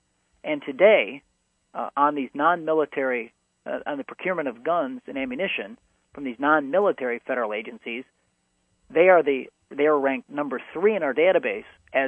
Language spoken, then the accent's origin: English; Illinois, United States; I'm from Illinois, so I'm pretty jaded